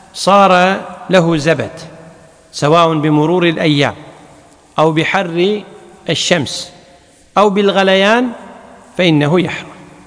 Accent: Kuwait; ولذلك عندنا في الكويت المعمول به

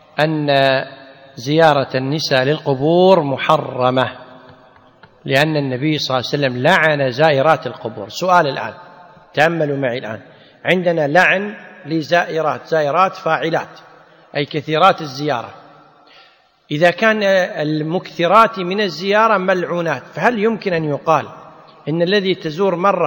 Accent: Kuwait; ذهبت المرأة صلي على أخيها عندنا في الكويت مثلاً

